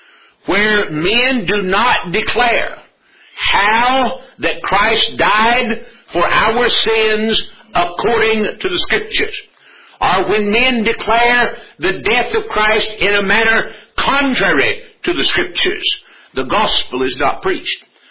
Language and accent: English; the South, United States; accent: Southern; Just in case you can't tell it by my accent, and I haven't given it away in conversation, which I hope I have in both cases, I'm not only an American, I am a Southern American.